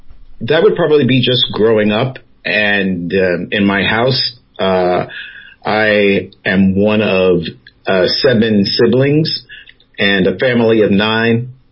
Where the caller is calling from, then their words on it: Albany, New York, United States; also born or lived in Boston; Actually, I'm calling you from Albany. I relocated there a couple of years ago.